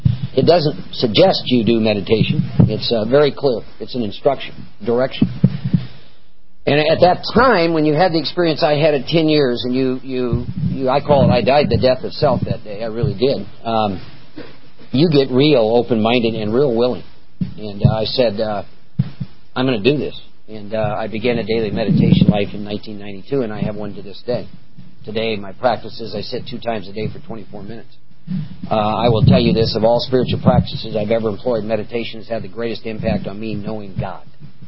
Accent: Iowa, United States; I was born and raised in Iowa. I know about work.

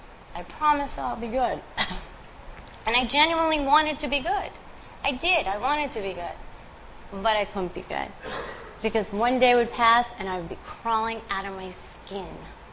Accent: Brooklyn, New York, United States; I tell you that I'm a real tough girl. You know, I grew up in Brooklyn.

